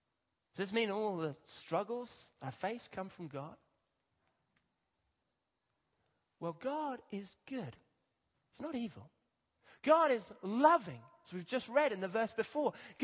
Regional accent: Kenya; I grew up in Kenya, and in Kenya, often children have to walk in rural areas long distances at high altitudes.

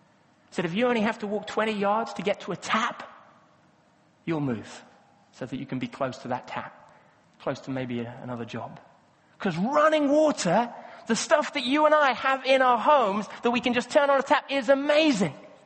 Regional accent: Kenya; And I grew up in Kenya, and so this happens in lots of places in Kenya.

